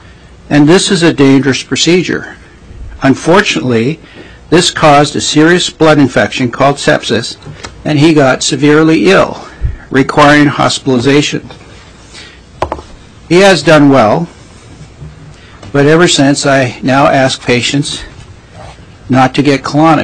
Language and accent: English; Wrangell, Alaska, United States; now in Juneau, United States; I was born and raised in Wrangell, Alaska. I have practiced family medicine in Juneau since 1984